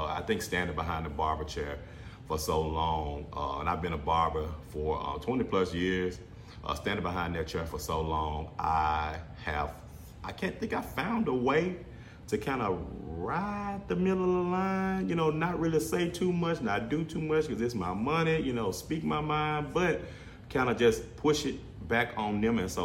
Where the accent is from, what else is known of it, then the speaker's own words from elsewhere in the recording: Memphis, Tennessee, United States; I come from Boxtown. Shout out to Boxtown, Coral Lake, that area of Memphis. That's where I come from. Grew up in the bottoms.